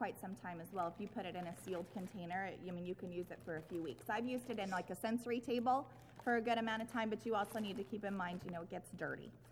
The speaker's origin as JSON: {"language": "English", "region": "Kansas", "country": "United States", "lives_now": "Texas, United States", "said": "We live in Texas. I'm from Kansas, which isn't really known for snow either, but we did have some when I was a kid"}